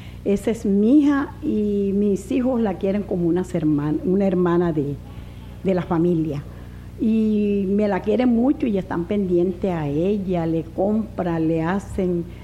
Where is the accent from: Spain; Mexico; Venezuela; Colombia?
Colombia; Sabanalarga, Atlántico; yo me encontré con una amiga que es de Sabana Larga, yo soy de Sabana Larga